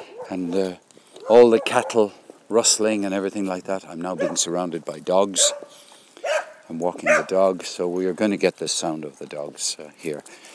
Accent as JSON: {"language": "English", "town": "Limerick", "region": "Munster", "country": "Ireland", "tie": "born or raised there", "said": "it was the world of the Western as a kid, growing up in Limerick"}